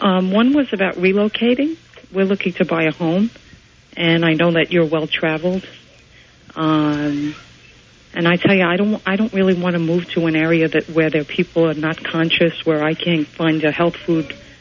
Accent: Queens, New York, United States; New York, this area, I come from Queens, might be the area that we may have to stay

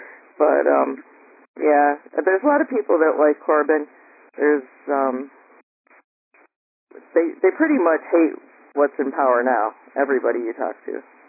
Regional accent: United States; now in Isle of Wight, United Kingdom; Yeah, I'm an American living on the Isle of Wight in the UK

